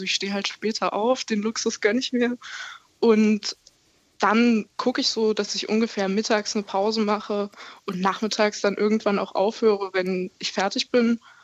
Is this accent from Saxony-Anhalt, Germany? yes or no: yes; Halle, Saxony-Anhalt, Germany; Ich komme aus Halle an der Saale und muss mich jetzt auf mein Abitur vorbereiten.